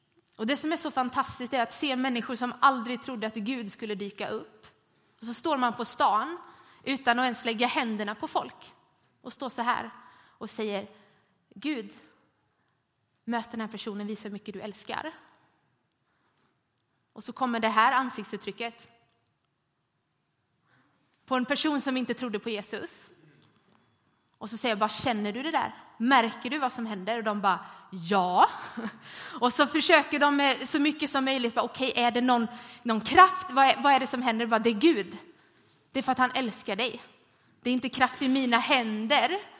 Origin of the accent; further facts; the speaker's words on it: Sweden; Så nu är det obekvämt mest för att vi är svenskar.